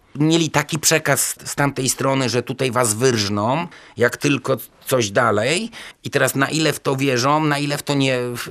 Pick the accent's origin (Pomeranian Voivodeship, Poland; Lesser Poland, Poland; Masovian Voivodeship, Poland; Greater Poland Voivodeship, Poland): Pomeranian Voivodeship, Poland; Gdynia; od urodzenia mieszkam w Gdyni. W sierpniu 80 roku miałem 18 lat